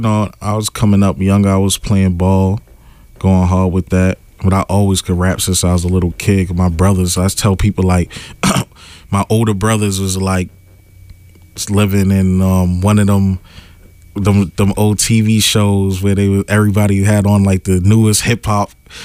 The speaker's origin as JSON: {"language": "English", "town": "Boston", "region": "Massachusetts", "country": "United States", "said": "I'm from High Park, Mattapan, Boston."}